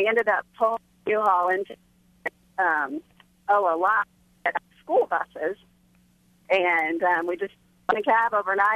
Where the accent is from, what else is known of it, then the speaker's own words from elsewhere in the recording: St. Joseph, Missouri, United States; he was living in Kansas City, and I was from St. Joe